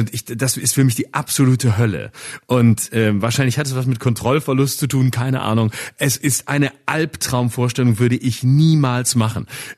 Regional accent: Baden-Württemberg, Germany; wir waren ganz oft im Europapark in Rust, weil er ja nicht so weit von meinem Heimatort weg

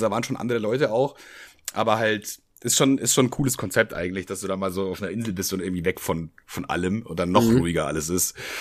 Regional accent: Bavaria, Germany; das sage ich als Bayer.

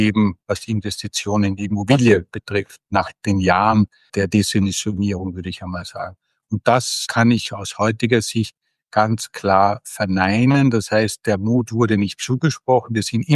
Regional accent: Austria; als Europäer, als überzeugter Europäer, als Österreicher, als einer, der auch den deutschsprachigen Raum liebt.

